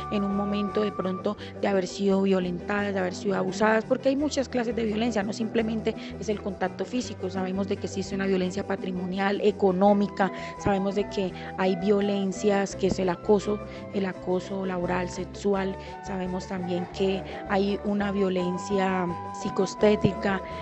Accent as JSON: {"language": "Spanish", "town": "Quibdó", "region": "Chocó", "country": "Colombia", "said": "Hoy nos encontramos en un contexto, digamos, de mujer en mi región, en el Chocó, básicamente en Quindó."}